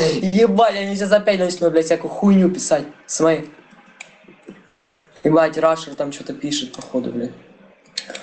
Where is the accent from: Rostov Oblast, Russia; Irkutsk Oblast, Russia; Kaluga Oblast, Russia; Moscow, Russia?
Rostov Oblast, Russia; Taganrog; Я в Ростове живу, в Таганроге, на Ремесленной, 1801. Живу в России. С самого рождения, поэтому я никакой не украинец.